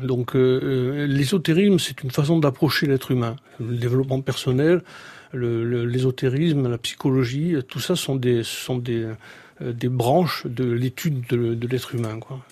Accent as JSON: {"language": "French", "town": "Bastia", "region": "Corsica", "country": "France", "tie": "born or raised there", "said": "moi. Donc, je suis d'originaire de Castanic, de Doritz. Et j'ai vécu toute mon enfance à Bastia. Entre Bastia et le village."}